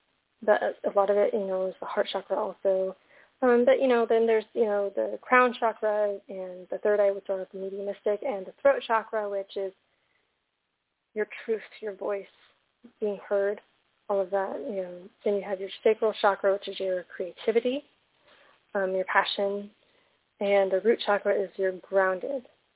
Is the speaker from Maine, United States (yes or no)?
no; California, United States; Oh, nice. I'm from California.